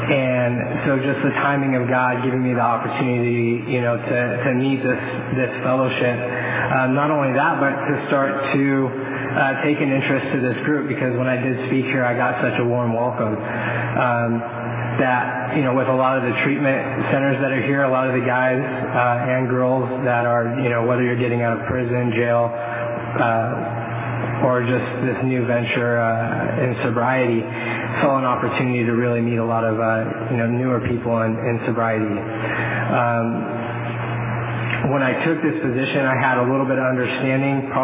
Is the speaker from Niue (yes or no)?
no; Fresno, California, United States; I'm from Fresno.